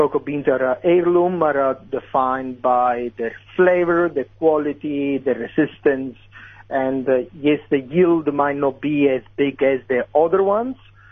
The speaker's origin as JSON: {"language": "English", "country": "Italy", "said": "I'm originally from Italy, so simplicity in food is the goal."}